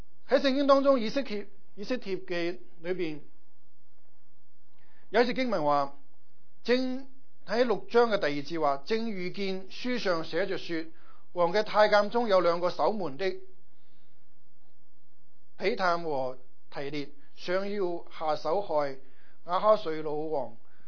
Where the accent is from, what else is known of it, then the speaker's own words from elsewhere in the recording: Guangdong, China; 就由他即是没眼看了，我们广东人说